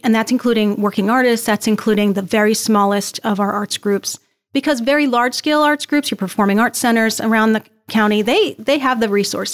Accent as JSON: {"language": "English", "region": "New Jersey", "country": "United States", "lives_now": "York, United States", "said": "So I moved back home. I'm from New Jersey, moved back home, commuted there for a while."}